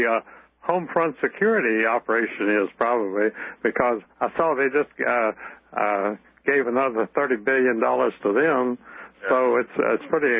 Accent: Virginia, United States; come right over my hometown right here in Virginia.

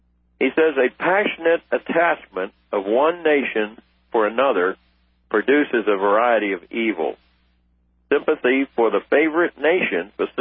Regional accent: United States; I'm an old Irish cop, okay? Now, I'm an Irish-American. I should say American-Irish because I'm an American first and Irish second because that's where my relatives came from.

